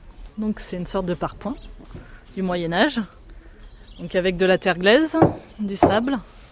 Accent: Île-de-France, France; J'ai 28 ans et je viens de région parisienne. Toujours vécu en région parisienne.

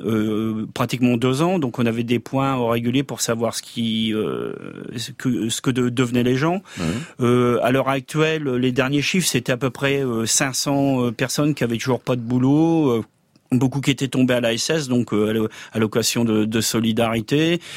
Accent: Hirson, Hauts-de-France, France; Je suis originaire d'Hirson dans l'Aisne et je suis venu dans l'Oise à cause du manque de travail dans l'Aisne

